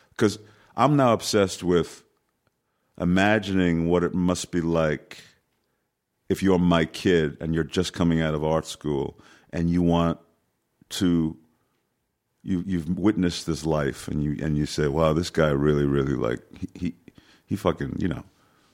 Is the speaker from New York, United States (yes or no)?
yes; New York City, New York, United States; born there; Like, I was born in New York City, so, you know, I was able to walk in 25 minutes from my house to Yankee Stadium.